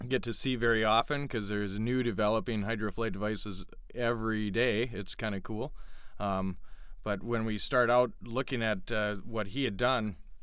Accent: Mankato, Minnesota, United States; moved away as an adult; Yeah, I originally grew up in the Mankato area, just south of Minneapolis there.

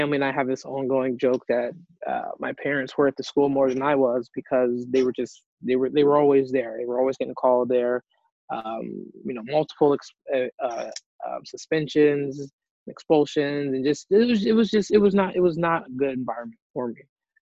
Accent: Columbus, Ohio, United States; But yeah, like you said, I grew up in Columbus, Ohio. And I was attending public school, Columbus City Public Schools.

